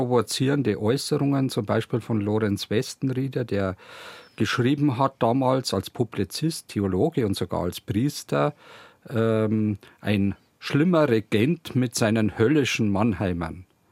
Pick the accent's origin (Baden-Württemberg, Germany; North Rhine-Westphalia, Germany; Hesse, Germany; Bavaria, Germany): Bavaria, Germany; Landshut; born there; Ja, dort bin ich in Achdorf tatsächlich auch geboren.